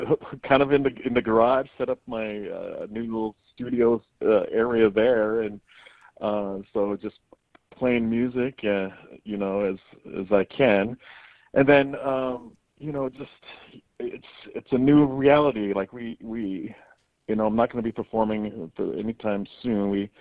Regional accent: Bethel, Alaska, United States; now in Juneau, United States; I'm originally from Mumbretuk, which is Bethel, Alaska, and I've been playing music with … for about 27 years, and moved to here into Juneau

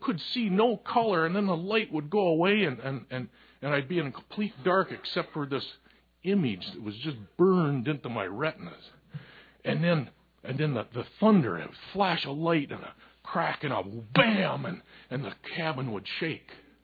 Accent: Michigan, United States; Well, where I grew up in Upper Michigan, having a cabin was a status symbol.

